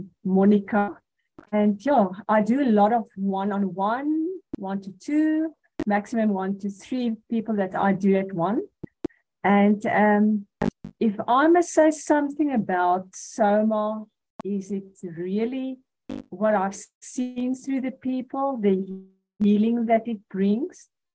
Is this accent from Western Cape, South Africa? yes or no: yes; Hartenbos, Western Cape, South Africa; I'm actually from Hartenbos, Mossel Bay. And for now, I am in Carolina, Mpumalanga, and I'm returning home on Sunday.